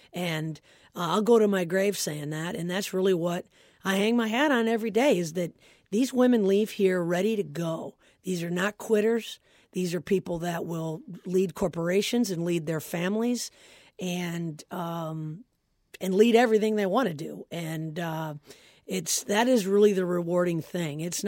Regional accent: Flint, Michigan, United States; I mean, I'm from Flint. My mom still lives in Flint. My family's all here.

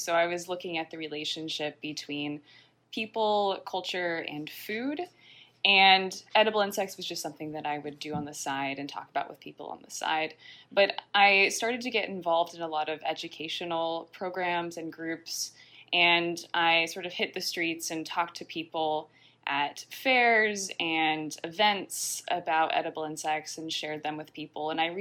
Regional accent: California, United States; I'm originally from California, but I ended up in Kansas State, which is a really big ag school.

